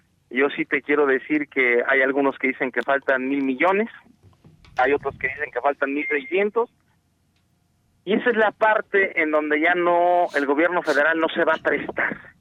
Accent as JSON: {"language": "Spanish", "country": "Mexico", "said": "es en conjunto como los mexicanos vamos a lograr recuperar la paz y la tranquilidad"}